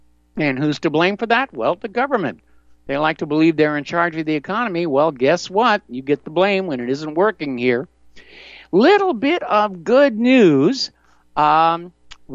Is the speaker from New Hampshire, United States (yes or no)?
yes; New Hampshire, United States; also born or lived in Hawaii; now in Indiana, United States; But I grew up with canning in New Hampshire. And now here in Indiana, we go to the store